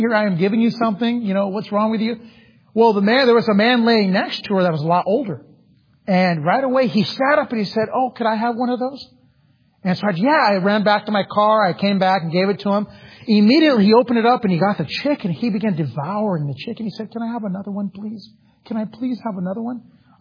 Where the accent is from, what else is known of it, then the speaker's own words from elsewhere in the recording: Napa, California, United States; Now I'm not a cowboy. I'm from Napa, California.